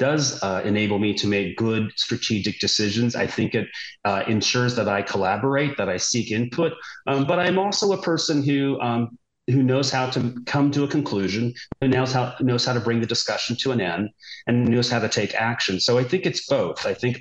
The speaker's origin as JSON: {"language": "English", "region": "the South", "country": "United States", "tie": "born or raised there", "said": "My family is historically from New England, but I grew up in the South."}